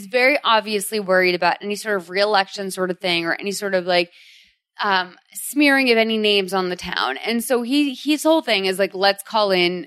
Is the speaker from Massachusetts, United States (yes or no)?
yes; Boston, Massachusetts, United States; Well, I grew up watching Cheers because I'm from Boston.